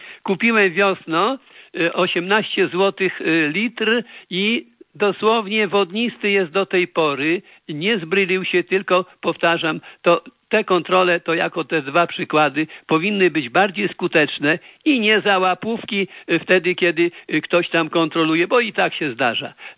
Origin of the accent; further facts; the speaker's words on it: Mońki, Podlaskie Voivodeship, Poland; ja akurat jestem z Moniek.